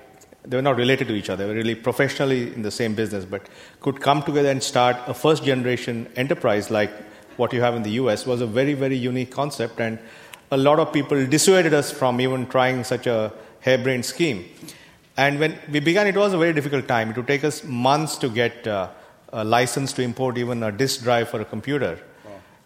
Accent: India; Yeah, it is a very eerie experience because when we grew up in India, we grew up in a situation where the state was overpowering and ruled all our lives

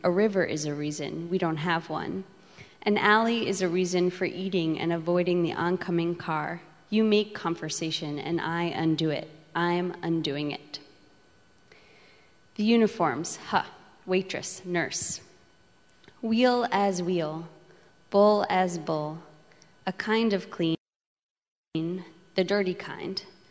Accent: Manhattan, New York, United States; I grew up in Manhattan, and something that's so wonderful about the New York Public Library

